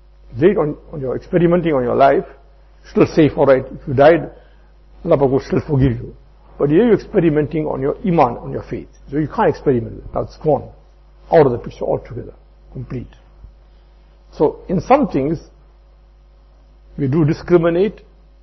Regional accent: South Africa; I'm a South African, he's a South African.

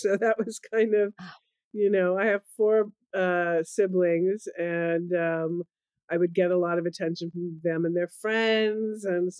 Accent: Petaluma, California, United States; I grew up in the Bay Area, a small town called Petaluma, which is north of San Francisco.

